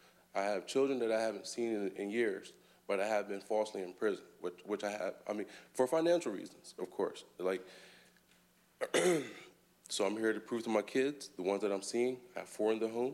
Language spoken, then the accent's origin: English; United States; I was born and raised in Sussex County. My grandparents and their parents were as well.